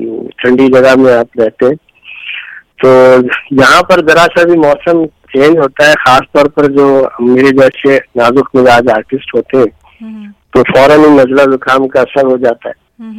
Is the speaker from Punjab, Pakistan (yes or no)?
no; Karachi, Sindh, Pakistan; میں کراچی میں ہوں اور کراچی میں ہی میں پیدا ہوا تھا, ساری عمر کراچی میں ہی رہا ہوں.